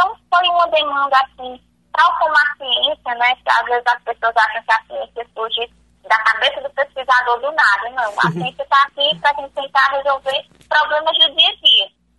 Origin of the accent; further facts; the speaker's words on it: Paraíba, Brazil; now in Mato Grosso do Sul, Brazil; Eu não sou aqui da região, eu venho do Nordeste, do estado da Paraíba. E quando eu cheguei aqui, no Mato Grosso do Sul